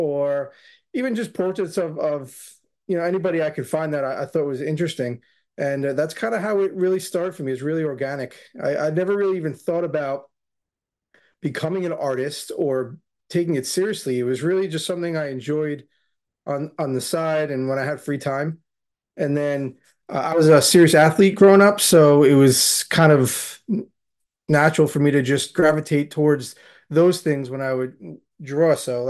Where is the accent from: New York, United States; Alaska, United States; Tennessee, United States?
New York, United States; Valley Stream; Yeah, I grew up on Long Island, New York. I'm actually still there. Been here basically my whole life. I grew up in a town called Valley Stream